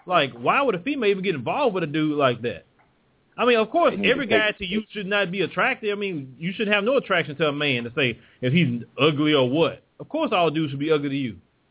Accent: the South, United States; accent: country; I sound country as hell. But then I say, you know what, I'm embrace it because, you know, I am from the South and it'll make me unique.

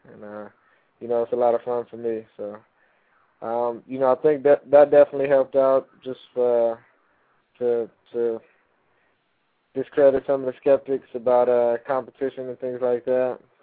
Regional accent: New Jersey, United States; I'm from New Jersey, and, you know, whatever we say, we got to back it up. So it's, you know, just part of growing up out here

